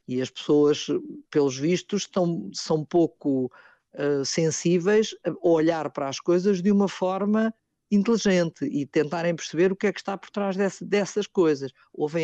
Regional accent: Portugal; nós, enquanto portugueses, somos uma mistura da civilização muçulmana, somos uma mistura da cultura judaica, somos uma mistura de tudo.

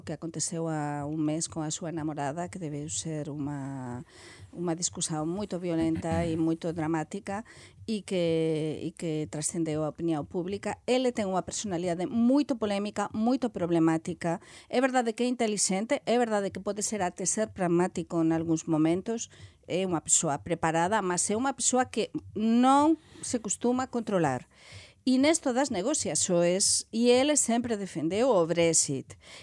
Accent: Spain; Portuguese is a second language; Eu só falo como analista, neste caso, da atualidade, e como espanhola

